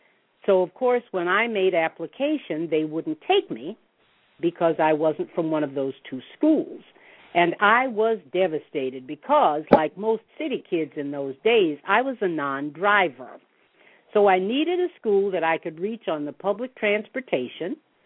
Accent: Chicago, Illinois, United States; born there; I could start with, I was born in Chicago, you know, but I won't go back that far.

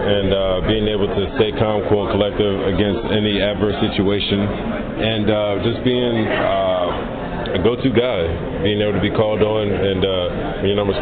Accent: New Jersey, United States; growing up in New Jersey, you know, it's definitely been a prominent area to be a part of, and, you know, get back to the community when I can, visit

